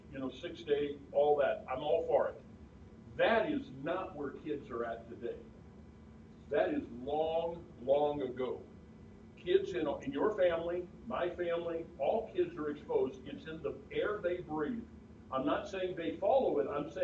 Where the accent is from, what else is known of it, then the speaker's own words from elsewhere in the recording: Rosedale, Illinois, United States; I grew up with a little Methodist church where I grew up in Rosedale, Illinois, that preached the gospel at least through the 70s.